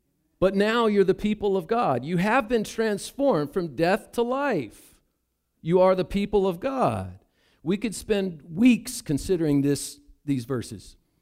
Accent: the South, United States; I'm from the South, so I'll say it.

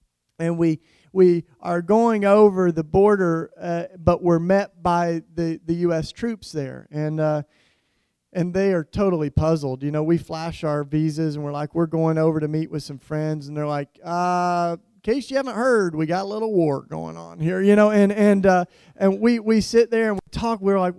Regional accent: Philadelphia, Pennsylvania, United States; So I'm like, you know, I'm from Philly. I'm like, Philadelphia, it's the city of love.

